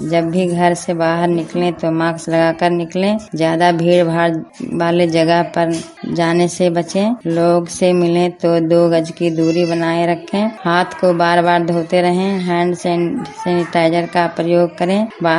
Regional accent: Heganpura, Bihar, India; मैं ग्राम हेगनपुरा पंचायत बड़ारा प्रखंड नूरसराय जिला नालंदा की रहने वाली हूँ।

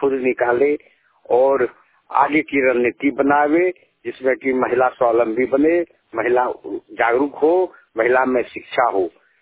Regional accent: Basantpur, Jharkhand, India; देवघर जिला से देवघर प्रखंड पंचायत धरवाड़ी ग्राम बसंतपुर के रहने वाला हूँ।

